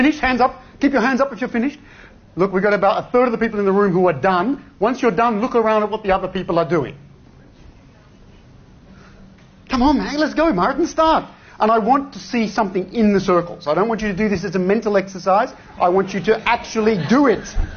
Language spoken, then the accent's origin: English; Australia; now in Belgium